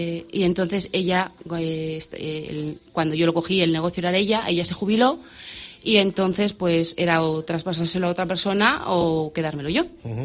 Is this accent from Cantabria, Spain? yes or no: yes; Bárcena, Cantabria, Spain; Nací aquí en Bárcena y muy feliz de vivir aquí. Me quise quedar aquí